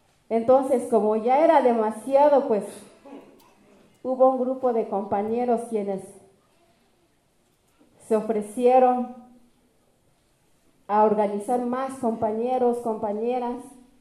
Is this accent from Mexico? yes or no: yes; Morelia, Chiapas, Mexico; vengo del Caracol 4 de Morelia y soy base zapatista.